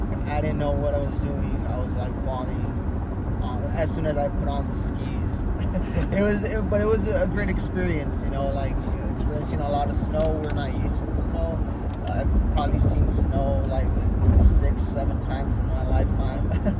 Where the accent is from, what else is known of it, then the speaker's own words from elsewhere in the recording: Laredo, Texas, United States; We're from Laredo, Texas. It's a small town in Texas, border town in Texas, border town with Mexico. So, yeah, that's where we're at. There's not much, but we were born and raised there.